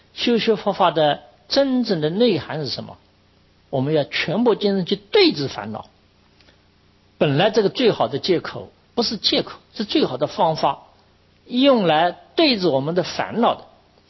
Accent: China; 那我们中国人说耻啊

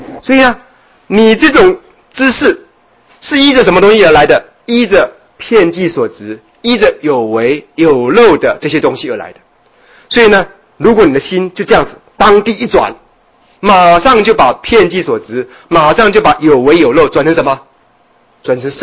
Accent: Taiwan; 我们台湾话讲的蛾蜞就是水蛭

